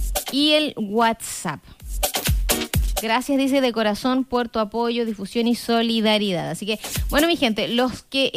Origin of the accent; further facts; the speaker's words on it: Chile; como buen chileno, comprando el regalo a última hora